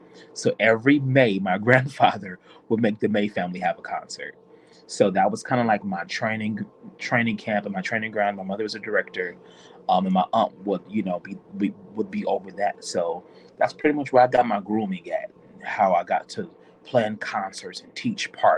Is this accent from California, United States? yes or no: yes; Los Angeles, California, United States; So my hometown and where I reside now is Los Angeles, California. I am born and raised. I was born in Hollywood, California. Grew up in South Central